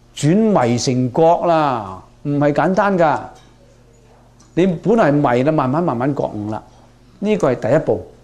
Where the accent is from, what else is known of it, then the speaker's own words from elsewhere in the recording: China; 我哋中國人講食有食相啊